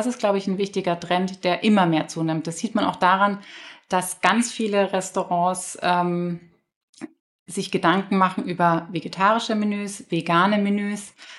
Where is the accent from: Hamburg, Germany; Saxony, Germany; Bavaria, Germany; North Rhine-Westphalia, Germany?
Hamburg, Germany; wenn ich als Hamburger ein österreichisches Fleisch habe, ist das auch schon weit.